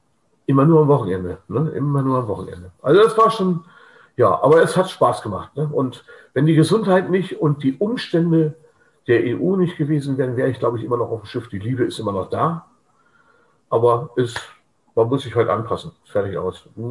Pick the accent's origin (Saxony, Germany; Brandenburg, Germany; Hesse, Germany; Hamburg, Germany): Hamburg, Germany; Wir hatten zwar ein Zuhause, das war Hamburg, also ich bin gebürtiger Hamburger